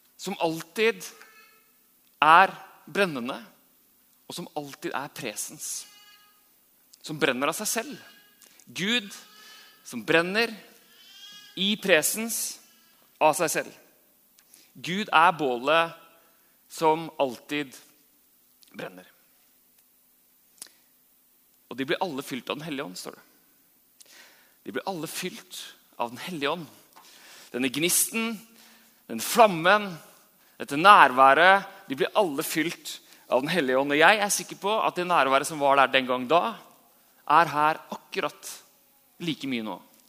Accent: Larvik, Vestfold, Norway; Jeg hadde alltid siste etappen på speiderstafetten hjemme I Larvik

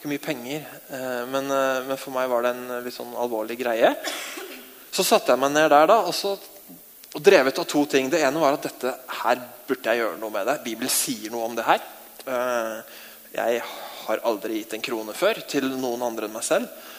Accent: Jessheim, Akershus, Norway; Jeg kommer fra Øvre Romerike, ikke sant? Et litt område rett nord for her. Jeg kommer fra Jessheim, det tidligere Øvre Romerike.

